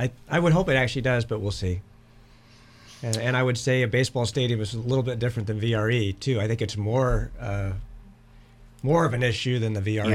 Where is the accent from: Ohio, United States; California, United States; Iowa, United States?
Iowa, United States; also born or lived in Washington; I grew up in Iowa, so I like the Kansas City Royals.